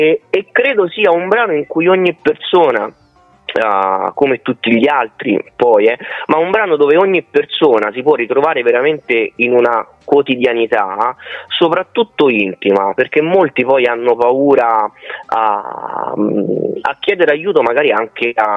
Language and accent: Italian; Rome, Lazio, Italy; Io sono originario di Roma, sì, io sono nato e cresciuto a Roma in un quartiere periferico